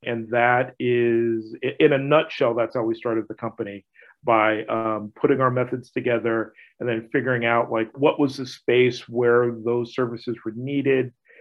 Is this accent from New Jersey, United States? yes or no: no; New York, United States; also born or lived in Texas; I was born in New York State. I lived there and went to school there off and on in my childhood. I also grew up partially in Texas, went to college there in Austin and lived there for quite a while.